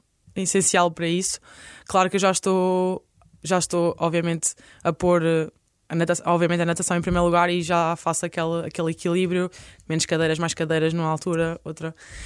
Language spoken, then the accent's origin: Portuguese; Vila Nova de Poiares, Centro, Portugal; Eu sou de Vila Nova de Poiares.